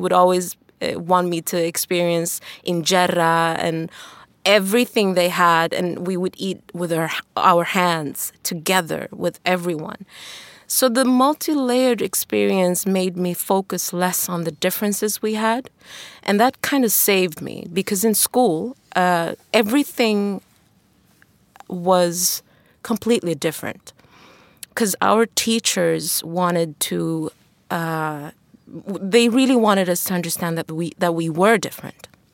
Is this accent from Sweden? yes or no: yes; Tensta, Stockholm County, Sweden; the beauty of being, growing up in Tensta, Spånga, back then, I mean, I had neighbors from Turkey, Eritrea.